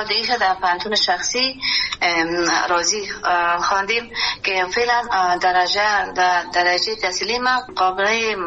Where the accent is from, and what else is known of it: Kabul, Afghanistan; born or raised there